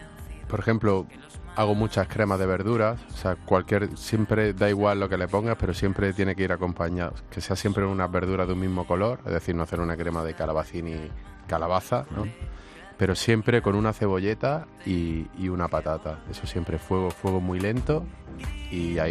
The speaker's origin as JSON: {"language": "Spanish", "town": "Granada", "region": "Andalusia", "country": "Spain", "said": "yo soy de Granada"}